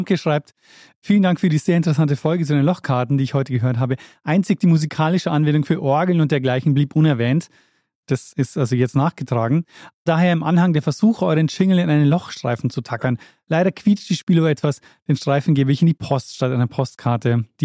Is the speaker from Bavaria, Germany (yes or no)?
yes; Regensburg, Bavaria, Germany; ich bin aufgewachsen in Regensburg